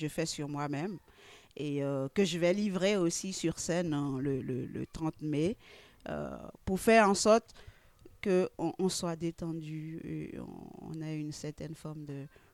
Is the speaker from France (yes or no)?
no; Benin; je viens de Dahomey. Et puis, au Bénin, au-delà du fait que je sois née au Bénin et je viens du Bénin